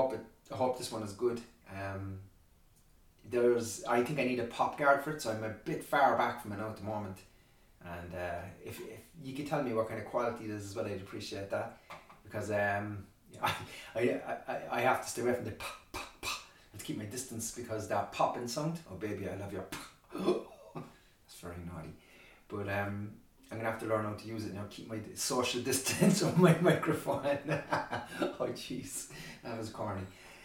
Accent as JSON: {"language": "English", "country": "Ireland", "said": "Give me the bitter cold. I'm Irish and I want it all."}